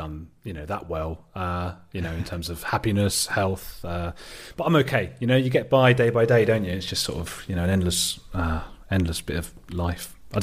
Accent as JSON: {"language": "English", "town": "Watford", "region": "East of England", "country": "United Kingdom", "said": "Well, I am British. I'm from a little suburb of London called Watford."}